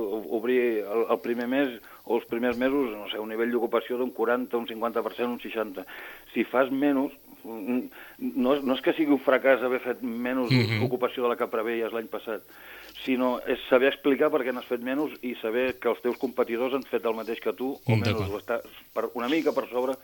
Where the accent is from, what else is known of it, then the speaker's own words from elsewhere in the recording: Sitges, Catalonia, Spain; jo soc de Sitges.